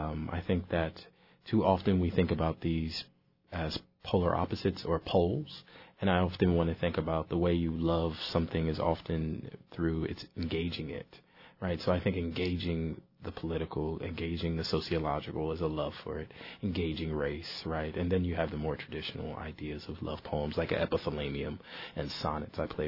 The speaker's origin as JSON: {"language": "English", "country": "United States", "said": "Well, I would say I'm an American poet first"}